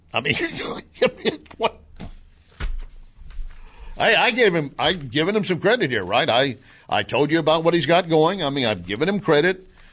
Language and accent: English; Texas, United States; As I said, growing up in West Texas, I saw a lot of tumbleweeds